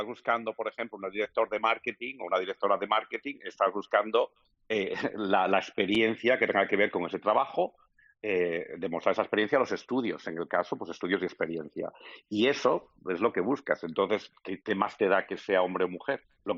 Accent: Asturias, Spain; Yo me crié en Asturias

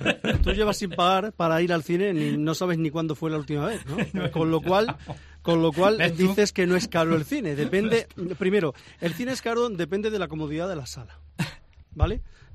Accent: Linares, Andalusia, Spain; Claro, pero yo soy de Linares.

